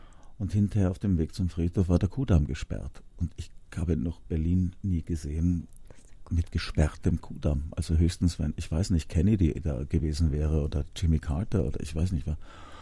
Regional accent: Austria; Ich darf das ja als Österreicher total sagen.

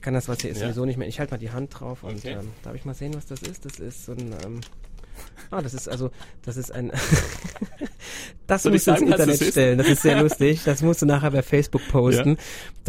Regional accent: Germany; Dann kann ich als Deutscher nach Portugal fliegen

